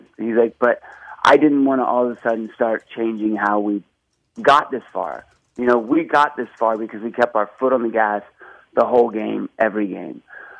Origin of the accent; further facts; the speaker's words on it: Atlanta, Georgia, United States; moved away as an adult; also born or lived in Philadelphia; now in New York, United States; I mean, I was born in Philly, but I've lived, all my growing up was in Atlanta. And when I moved to New York like 20 plus years ago